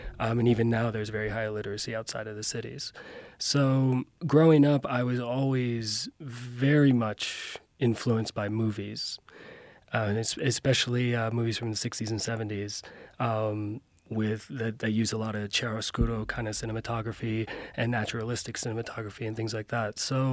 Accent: Puerto Rico; also born or lived in East Coast, United States; my own heritage, which is Puerto Rican. I'm from Puerto Rico. Grew up and down the East Coast, however.

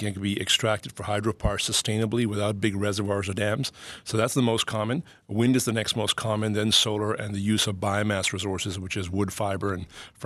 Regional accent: India; born there; I'm the real Indian because I was born in India.

